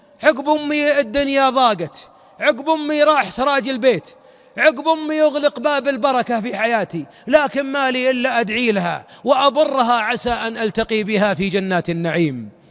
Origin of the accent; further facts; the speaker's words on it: Najd, Saudi Arabia; عندنا في نجد مثل نعرفه جميعا